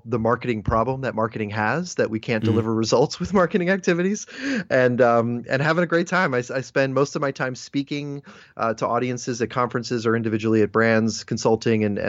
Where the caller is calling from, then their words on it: Philadelphia, Pennsylvania, United States; I'm coming from Philadelphia, Pennsylvania, here in the U.S. of A.